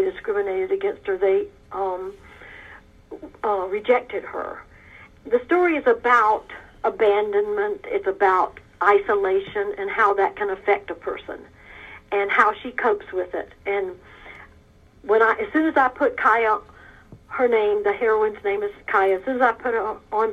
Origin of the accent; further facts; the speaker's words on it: Georgia, United States; Yes. I was raised in South Georgia, and my mother from a very young age would encourage me to go way out into the woods as far as I could go.